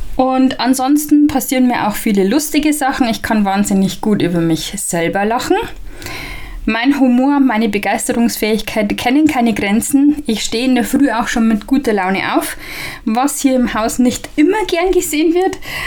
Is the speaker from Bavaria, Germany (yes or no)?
yes; Bavaria, Germany; accent: Bavarian; ich bin noch 43, lebe in einer Kleinstadt zwischen Nürnberg und Regensburg, ziemlich genau in der Mitte, im wunderschönen Bayern, was man ja auch sicher an meinem Dialekt durchaus schon erkennen konnte.